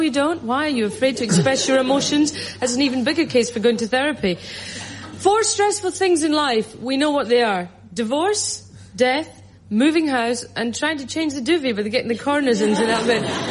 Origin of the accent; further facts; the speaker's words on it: United Kingdom; As British people, I understand how we find it very hard to break through that stiff upper lip exterior